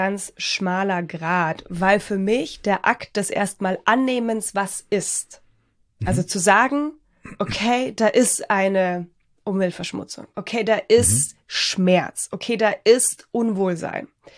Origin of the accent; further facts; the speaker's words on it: Bavaria, Germany; wie man bei uns in Bayern sagt.